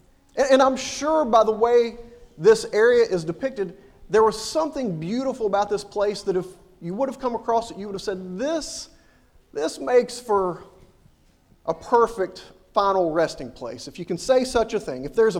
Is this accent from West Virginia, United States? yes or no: yes; West Virginia, United States; because in my family, growing up in West Virginia, I'd come across all kinds of empty graves of people that I knew that had pre-purchased where they were going to be buried.